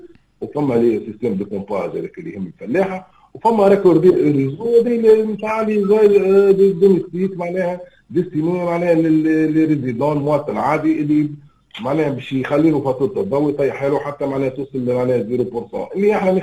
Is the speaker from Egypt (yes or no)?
no; Tunisia; واحنا لافونتاج اللي عندنا في تونس اللي عندنا ليكليرمون باهي، عندنا 300 نهار في العام